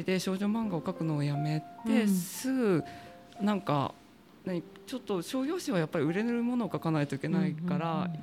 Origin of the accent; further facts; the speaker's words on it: Hiroshima, Japan; 私広島出身なんですけど、はい、広島から漫画家になってこっちに出てきた